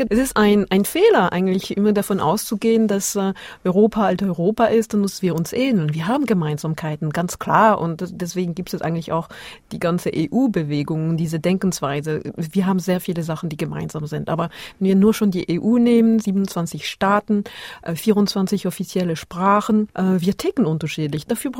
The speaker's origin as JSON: {"language": "German", "town": "Basel", "region": "Basel-Stadt", "country": "Switzerland", "tie": "born or raised there", "said": "Ich bin in Basel groß geworden, hatte Zugang zu deutschem Fernsehen, kannte den Gottschalk"}